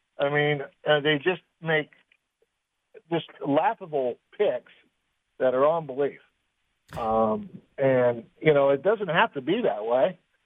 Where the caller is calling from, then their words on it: Myrtle Beach, South Carolina, United States; from Myrtle Beach.